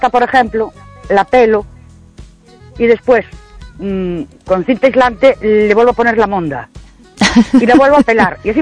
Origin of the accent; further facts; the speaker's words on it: Ourense, Galicia, Spain; de Ourense.